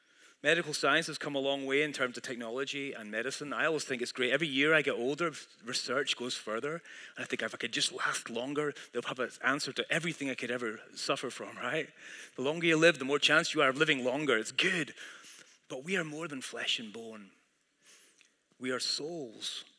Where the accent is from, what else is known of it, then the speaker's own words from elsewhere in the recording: Scotland, United Kingdom; moved away as an adult; I grew up in Scotland all my life till I was 29 years old. I met my wife and moved to Washington State for 20 years.